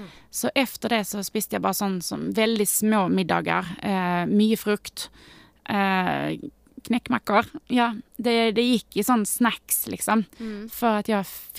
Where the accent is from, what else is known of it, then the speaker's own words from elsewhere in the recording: Sweden; ja, jag är svensk så bestämde mig för att dra till familjen och hälsa på dem